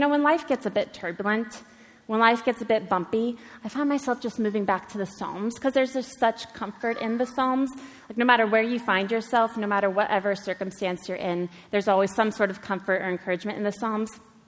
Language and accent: English; United States; now in Belfast, United Kingdom; that's not a Belfast accent. And you'd be right. I'm from America.